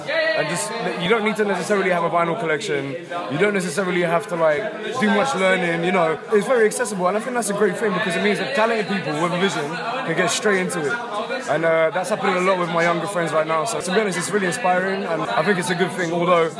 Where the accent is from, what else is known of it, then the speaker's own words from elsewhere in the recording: London, United Kingdom; Basically, I'm a DJ from London.